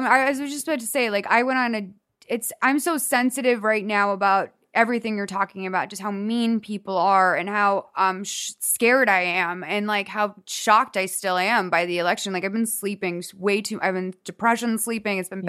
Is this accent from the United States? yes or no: yes; Boston, Massachusetts, United States; now in Los Angeles, United States; Well, we're also spoiled, because we grew up in Boston, right?